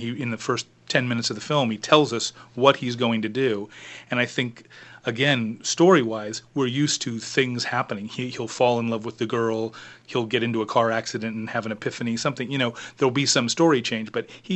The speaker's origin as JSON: {"language": "English", "country": "United States", "said": "Yeah, I'm an American, so I'm an equal opportunity hater."}